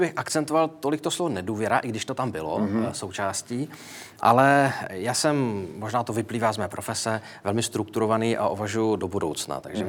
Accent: Moravia, Czechia; My jsme oba dva z Moravy.

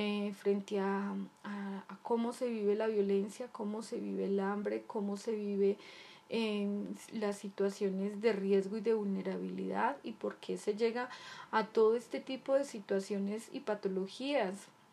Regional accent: Colombia; y mi país Colombia, que amo profundamente a mi tierra

